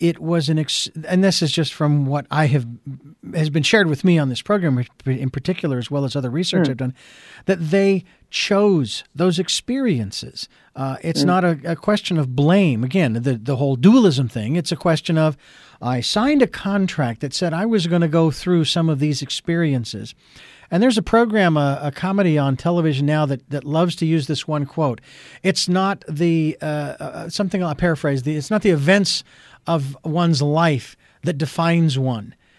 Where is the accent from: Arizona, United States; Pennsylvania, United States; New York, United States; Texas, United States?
Arizona, United States; and I was born and raised in Arizona, so I sort of relate.